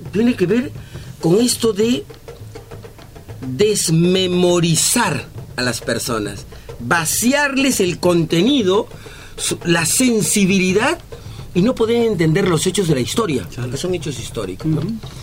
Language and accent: Spanish; Peru; porque soy ciudadano peruano, ¿no?